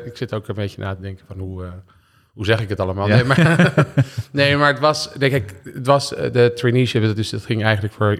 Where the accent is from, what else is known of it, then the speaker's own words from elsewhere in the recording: Amsterdam, North Holland, Netherlands; Dus ik kom uit Amsterdam.